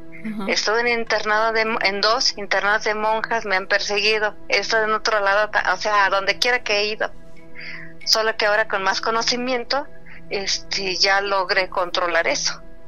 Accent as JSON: {"language": "Spanish", "town": "San Miguel de Allende", "region": "Guanajuato", "country": "Mexico", "lives_now": "Mexico City, Mexico", "said": "porque yo soy de San Miguel Allende, Guanajuato"}